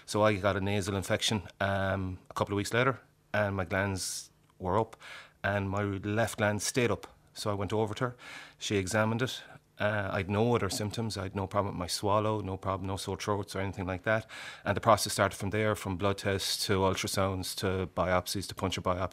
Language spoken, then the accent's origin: English; Limerick, Munster, Ireland; now in Kildare, Ireland; I'm married with two boys living in Selbridge and Kildare. I'm originally from Limerick.